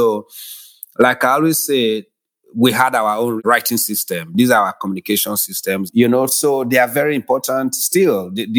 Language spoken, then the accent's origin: English; Edo, Nigeria; I'm an artist and a writer. I'm from Nigeria, specifically from the Benin Kingdom, Edo State in Nigeria.